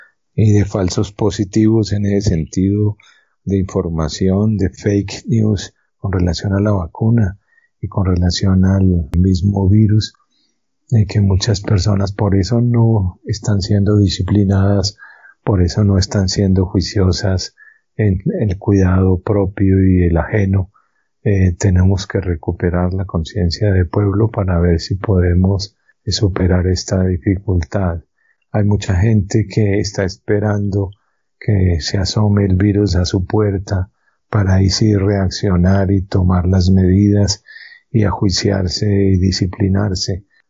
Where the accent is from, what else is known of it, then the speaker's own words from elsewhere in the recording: Colombia; Como pueblo colombiano